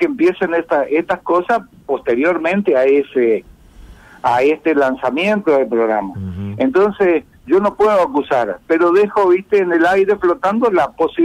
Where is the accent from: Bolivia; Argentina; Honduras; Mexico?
Argentina; Chaco; Yo soy chaqueño. Fíjate vos, yo le aclaré, yo soy chaqueño.